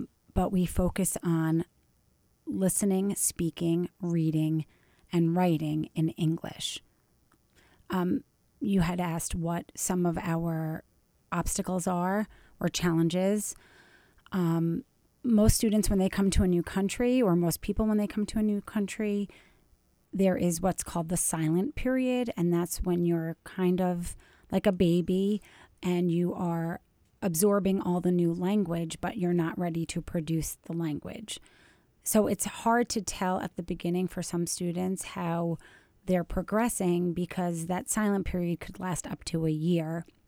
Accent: United States; since I'm American and I was living in Paris

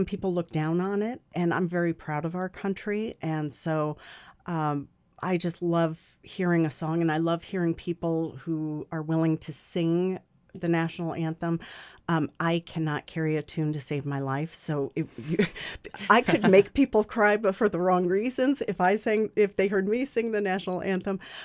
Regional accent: New Jersey, United States; also born or lived in Connecticut; I grew up in New Jersey. I was born in Connecticut, lived in New Jersey, and there was just a lot of interest in history and the colonial days.

